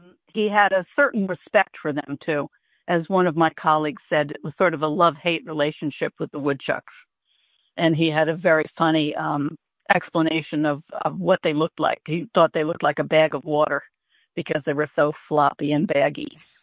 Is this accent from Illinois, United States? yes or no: no; Esopus, New York, United States; And I know of him because I am from Esopus, and I grew up not far from his other major building, which is Slabsides.